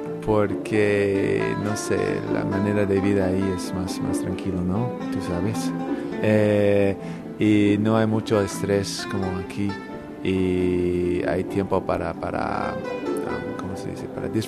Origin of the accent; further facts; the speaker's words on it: New Hampshire, United States; Spanish is a second language; now in New York, United States; Yo soy de Nueva Hampshire, es un estado en el norte de los Estados Unidos, pero ahora vivo aquí en Nueva York.